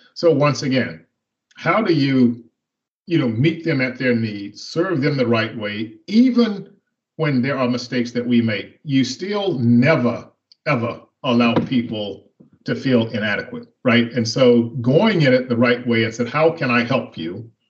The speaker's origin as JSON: {"language": "English", "region": "the South", "country": "United States", "tie": "born or raised there", "said": "And I grew up in the South, so I'm a Southerner by birth"}